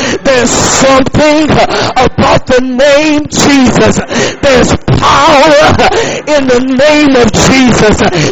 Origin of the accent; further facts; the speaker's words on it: Texas, United States; I can't help but remember when I was a child growing up in Texas.